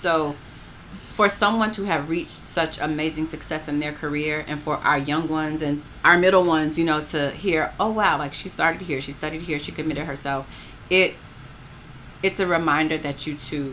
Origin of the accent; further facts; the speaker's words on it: West Palm Beach, Florida, United States; now in Cleveland, United States; Well, I'm a transplant. I'm from West Palm Beach. And so when I first moved to Cleveland, I was looking for how do I get involved?